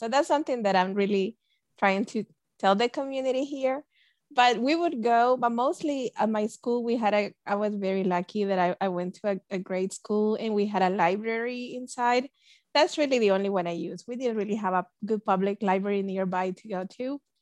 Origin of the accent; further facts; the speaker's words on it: El Salvador; I was born in El Salvador and I grew up in El Salvador.